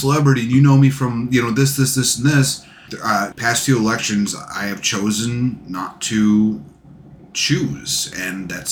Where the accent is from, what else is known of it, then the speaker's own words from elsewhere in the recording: United States; I'm an American citizen.